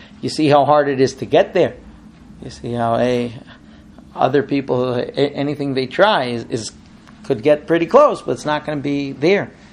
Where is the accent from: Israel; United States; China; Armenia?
Israel; first language Hebrew; English is a second language; I grew up in Israel, right? I knew Hebrew from birth. And I studied in Orthodox, from environments, from the time I was a kid.